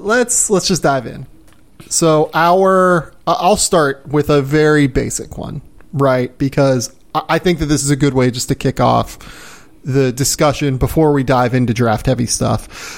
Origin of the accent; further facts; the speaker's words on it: United States; now in Australia; because I'm American and Laura's father is American, we do a little family Thanksgiving deal.